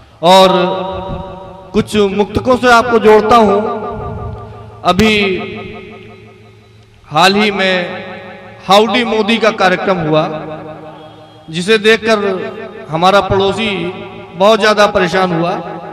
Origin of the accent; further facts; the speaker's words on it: Shahjahanpur, Uttar Pradesh, India; मैं भी शाहजहांपुर से आता हूँ, मैं जानता हूँ शाहजहांपुर किसकी धरती है